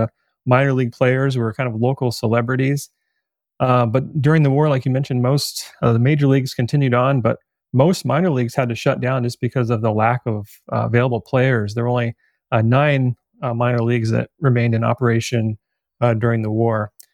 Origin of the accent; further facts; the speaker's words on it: United States; moved away; like you, I've been a lifelong diehard baseball fan, grew up rooting for the St. Louis Cardinals near my hometown, and moved out here about 10 years ago.